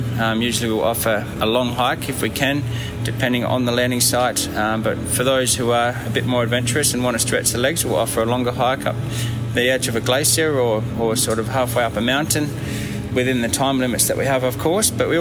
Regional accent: South Australia, Australia; So, I grew up in South Australia, in a very small town on the coast, and I spent a lot of time in and around the ocean.

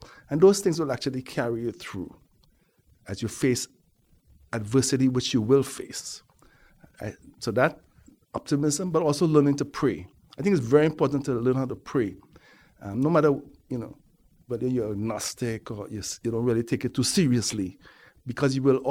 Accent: Port of Spain, Trinidad & Tobago; But I grew up in George Street in Port of Spain, which is actually sort of like the hub of concentrated poverty in Port of Spain.

